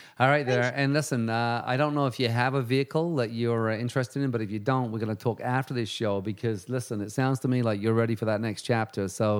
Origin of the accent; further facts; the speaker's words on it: England, United Kingdom; born there; England is, I think, number 4 of top downloads. And, you know, is my that's my birth right there.